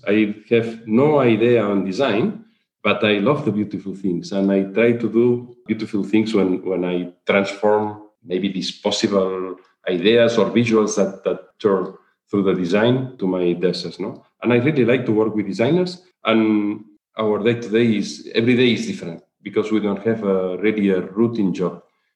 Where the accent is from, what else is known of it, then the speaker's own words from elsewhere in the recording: Catalonia, Spain; English is a second language; I always say that I am from Barcelona, but I really live in the Barcelona region, but I live in the north, 1 hour in the north of Barcelona. Mm. I live in an area where there are more pigs than people.